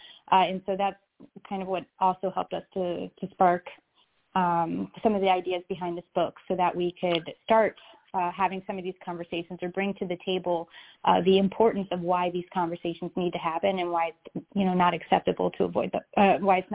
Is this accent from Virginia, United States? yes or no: yes; Virginia, United States; So, we're both kind of from rural parts of the U.S. I'm from Virginia.